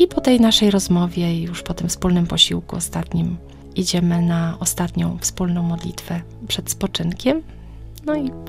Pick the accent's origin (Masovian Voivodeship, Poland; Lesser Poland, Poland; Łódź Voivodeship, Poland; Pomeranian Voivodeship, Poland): Pomeranian Voivodeship, Poland; Gdańsk; Tata do dzisiejszego dnia jest kościelnym w parafii właśnie na Przymorzu. Wychowałam się na podwórku, można powiedzieć, kościelnym, bo mój blok stoi w sąsiedztwie bezpośrednim kościoła parafialnego